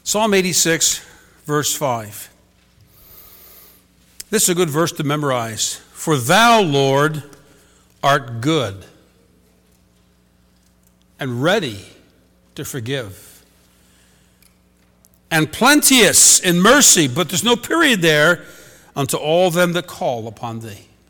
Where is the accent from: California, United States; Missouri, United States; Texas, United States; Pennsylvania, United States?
Pennsylvania, United States; Philadelphia; I sense there's going to be a spirit of resistance because I'm from Philadelphia.